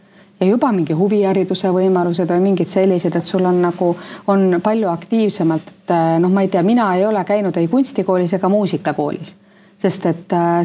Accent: Saare County, Estonia; ma olen Saaremalt pärit.

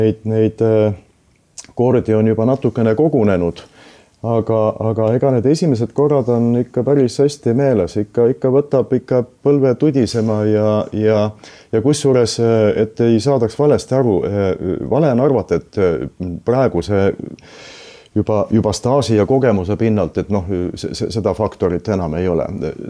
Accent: Saare County, Estonia; ma olen ka Saaremaalt.

